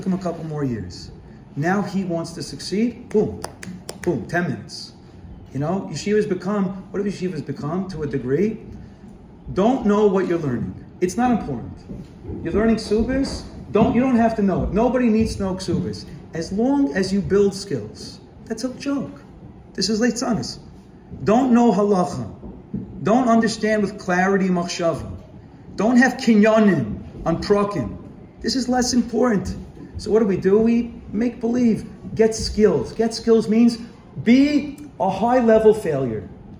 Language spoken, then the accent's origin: English; New York City, New York, United States; When I was growing up in Flatbush